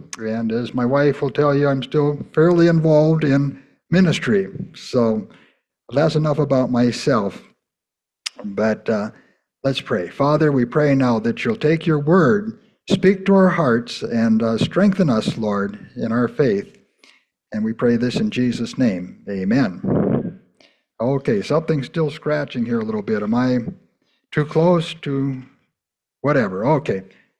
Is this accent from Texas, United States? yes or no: no; Ephrata, Washington, United States; Well, I grew up in Ephrata. Anyone know where Ephrata is?